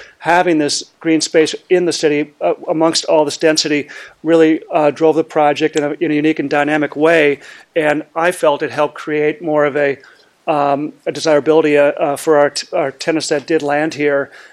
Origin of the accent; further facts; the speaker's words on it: St. Paul, Minnesota, United States; And my roots are extend back to St. Paul. I grew up in St. Paul, attended high school at Highland Park, and have spent the first 18 years of my life in the city